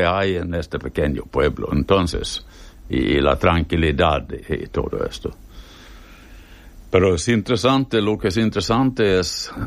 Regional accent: Stockholm, Stockholm County, Sweden; Spanish is a second language; Somos de Estocolmo, el capital de Suecia. Y ahora, como jubilados, pasamos la mitad del año, el invierno aquí y el verano en Suecia.

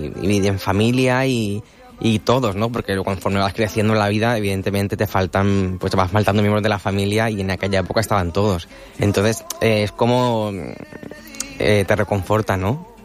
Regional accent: Benidorm, Valencian Community, Spain; Pues como bien dice la canción, nací en el Mediterráneo, ¿no? Yo creo que como buen benidormense estamos orgullosos de nuestras playas y de nuestro mar Mediterráneo

